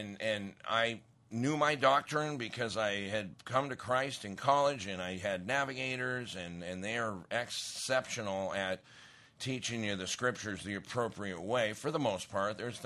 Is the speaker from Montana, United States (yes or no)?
yes; Great Falls, Montana, United States; I rode my bike down to the church in my hometown of Great Falls, and I asked the pastor.